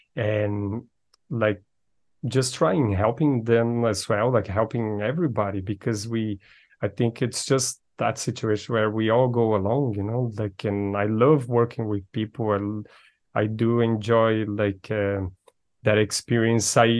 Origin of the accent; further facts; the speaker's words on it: Brazil; English is a second language; I'm from Brazil.